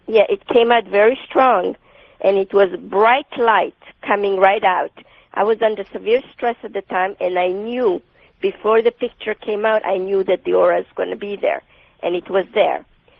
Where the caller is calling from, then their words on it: Toronto, Ontario, Canada; I'm from Toronto as well.